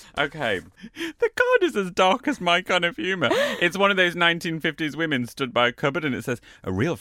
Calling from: Canada; Merry Christmas from Canada.

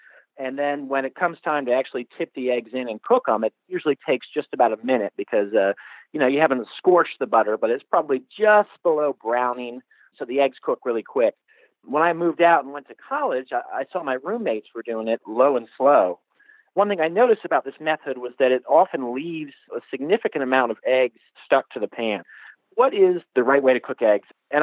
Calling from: Virginia, United States; I'm calling from Virginia.

